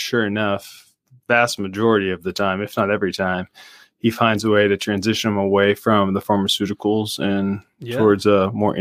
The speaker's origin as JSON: {"language": "English", "town": "Orlando", "region": "Florida", "country": "United States", "tie": "born or raised there", "lives_now": "Jacksonville, United States", "said": "I am. I grew up in Central Florida. I grew up in Orlando. So even Orlando has two seasons, hot or not."}